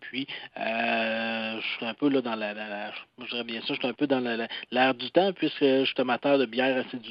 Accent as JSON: {"language": "French", "region": "Quebec", "country": "Canada", "said": "Moi, je suis du Bas-Saint-Laurent."}